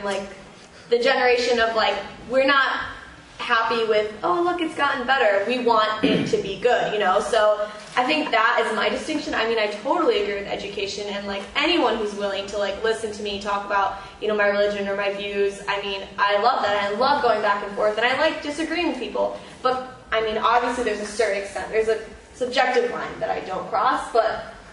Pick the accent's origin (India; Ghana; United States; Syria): Syria; I'm not just Muslim, and, like, these countries are not just Islam, and, like, it doesn't make any sense, you know, like, I mean, I'm from Syria